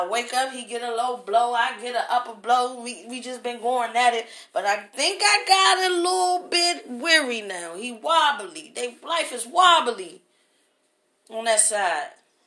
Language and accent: English; Washington, District of Columbia, United States; I'm in Northwest D.C. Let me be clear. I'm from Uptown. I'm an Uptown baby.